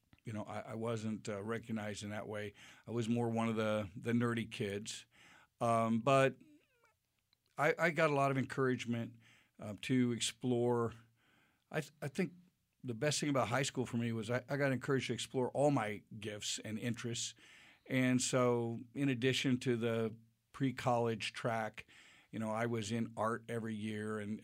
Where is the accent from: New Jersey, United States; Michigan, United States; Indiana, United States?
Indiana, United States; I grew up in Indiana.